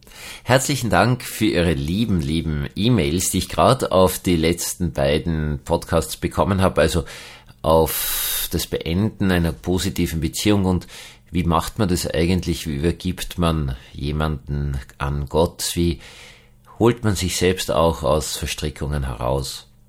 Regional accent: Austria; ich bin ja Österreicher.

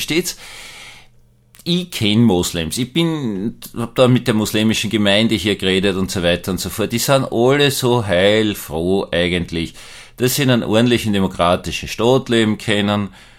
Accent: Austria; ich bin halt da, ich bin halt Österreicher.

